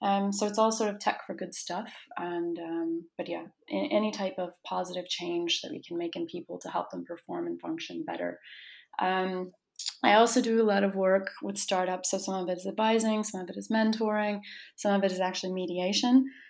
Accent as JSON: {"language": "English", "country": "United States", "said": "I'm originally American. I was a clinical psychologist for several years in New York City with families and children."}